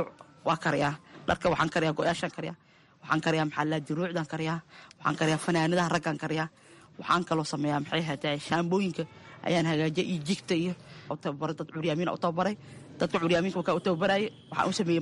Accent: Mogadishu, Banaadir, Somalia; moved away; Aniga waxaan kasoo qaxay Xamar, waxaan ku dhashay degmada Shibis yaqshidna ku soo barbaaray

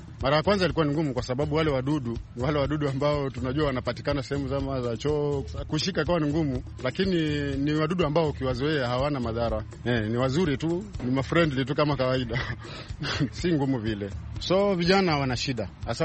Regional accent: Kikambala, Kilifi County, Kenya; natoka hapa Majengo hapa Kikambala, Kilifi County. Hapa karibu sasa mwaka mmoja sasa. Bado kama miezi mitatu nimalize mwaka mmoja.

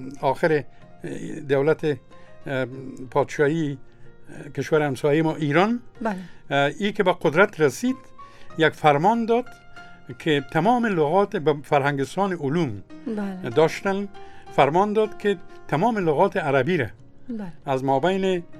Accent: Afghanistan; مملکت ما افغانستان و من از ملت افغان و قوم من تاجک، ازبک، پشهی، نورستانی، خیرگزی

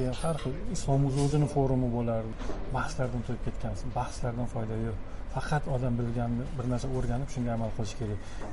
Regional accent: Tashkent, Uzbekistan; born there; Bolalarim misol uchun hammasi Toshkentda tug'ilgan, o'zim ham Toshkentda tug'ilganman.

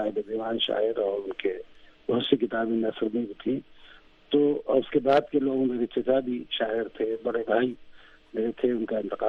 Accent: Bashai, Uttar Pradesh, India; وہ جو میرا وطن ہے قصبہ بشائی ضلع مراد آباد میں ہے, اب وہ ضلع کے دو حصے ہوئے تو ضلع امروہہ میں وہ ہے, اور وہ بہت مرخیز علاقہ ہے, وہاں شاعر ادیب اور نقاد خاصے پیدا ہوئے ہیں

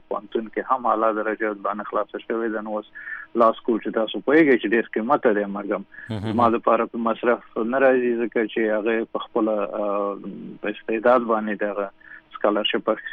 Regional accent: Afghanistan; چې تاسو د کوم ځای یې نو اوله خبره دا چې د افغانستان یم جامعه پختنه جوه پختنه کلتور پختون

